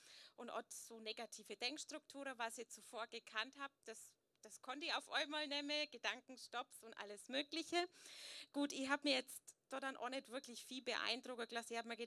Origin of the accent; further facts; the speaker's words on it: Möttingen, Bavaria, Germany; bin aus Möttingen.